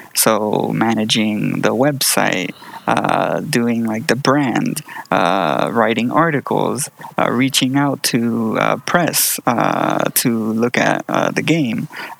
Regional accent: Miami, Florida, United States; And I'm from South Florida, Miami, living there at the time.

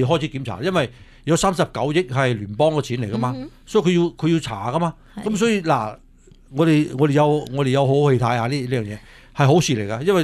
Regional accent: San Francisco, California, United States; 嚟检验下我哋加州啊，检验下我哋呢一个三藩市啊

